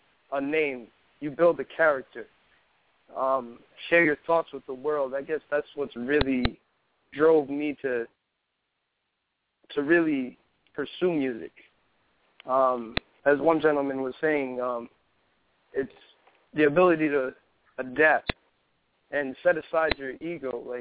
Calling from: Orlando, Florida, United States; Okay, I'm calling from Orlando, Florida.

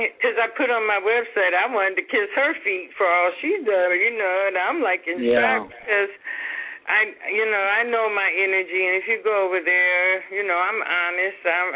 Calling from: Detroit, Michigan, United States; from Detroit.

